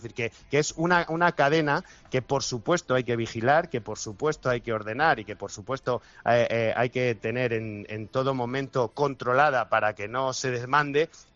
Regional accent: Region of Murcia, Spain; also born or lived in Madrid; Sí, soy murciano. un madrileño murciano, un murciano madrileño.

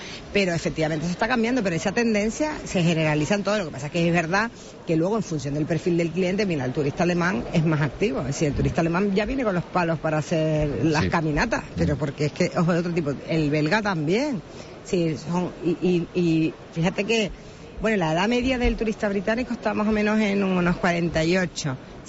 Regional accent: Canary Islands, Spain; nosotros somos Islas Canarias y así nos tienen que conocer el resto del mundo.

